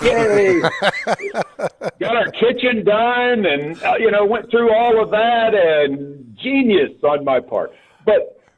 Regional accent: Franklin, United States; I'm from Franklin. I grew up – we moved to Franklin when I was 10, before Franklin was really Franklin.

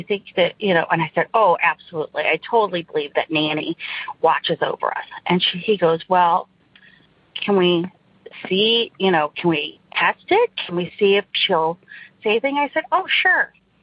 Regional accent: Indiana, United States; I'm from Northern Indiana.

